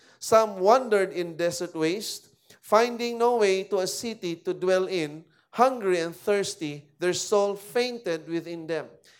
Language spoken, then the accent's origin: English; Marikina, Metro Manila, Philippines; And we came from Marikina. We lived there.